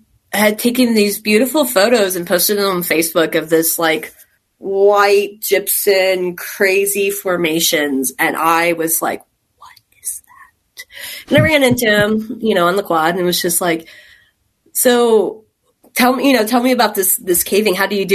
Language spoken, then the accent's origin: English; Texas, United States; So I'm originally from Texas. So I went to Bastrop High School